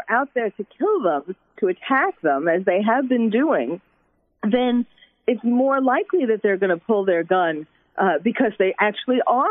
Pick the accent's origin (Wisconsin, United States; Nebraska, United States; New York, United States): New York, United States; especially I'm from New York, and I'm born and bred